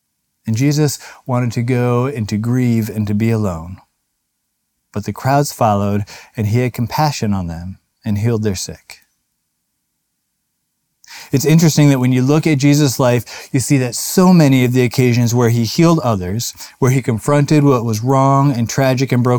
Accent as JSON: {"language": "English", "region": "Minnesota", "country": "United States", "tie": "born or raised there", "said": "I grew up in Minnesota, we lived outside a small town in Minnesota, and I went to the school in town"}